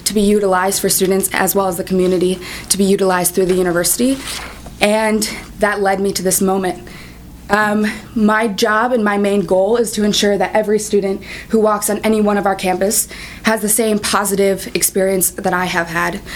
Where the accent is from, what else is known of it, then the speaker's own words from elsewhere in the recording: Cannon Falls, Minnesota, United States; also born or lived in Eagan; I was born in Eagan, but I was raised in Cannon Falls, Minnesota, with 3 siblings amongst the cornfields and the forest.